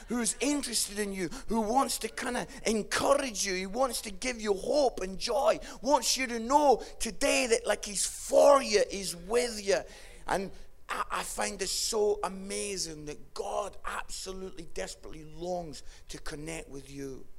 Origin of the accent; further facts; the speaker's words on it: Scotland, United Kingdom; I'm Scottish, yeah? I've got issues.